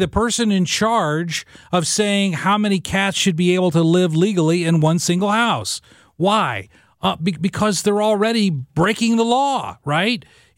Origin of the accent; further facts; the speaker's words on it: Illinois, United States; Now, I grew up in Southern Illinois. In the county where I grew up in the 1970s, it was literally 95% Democrat voting.